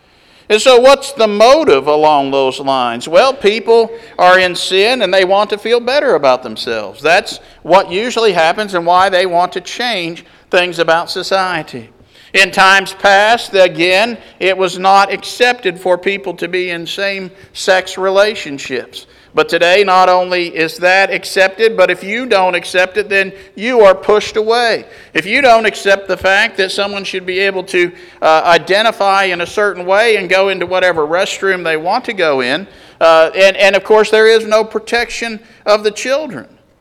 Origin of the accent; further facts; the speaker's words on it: Chester, West Virginia, United States; when I was growing up on Virginia Avenue in Chester, West Virginia, there were those people who moved in across the street from us